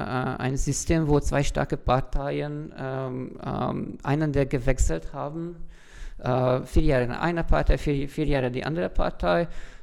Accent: Hungary; ich komme aus Ungarn

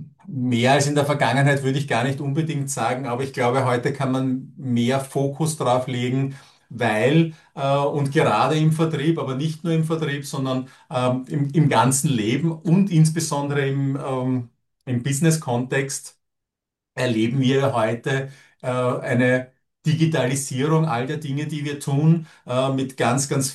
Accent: Vienna, Austria; ich komme aus Österreich und aus Wien. Das merkt man an meiner Aussprache, an meinem Dialekt.

